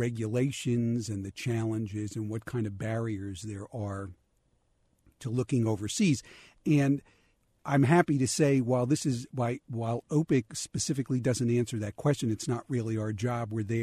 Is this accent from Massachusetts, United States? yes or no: no; New Jersey, United States; or I'll even get more exotic and take you to New Jersey, my home state.